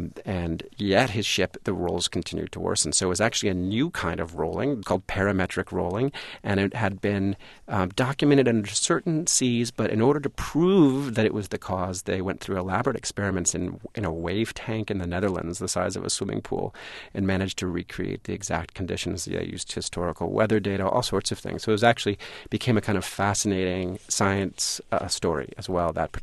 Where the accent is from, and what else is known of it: California, United States; born or raised there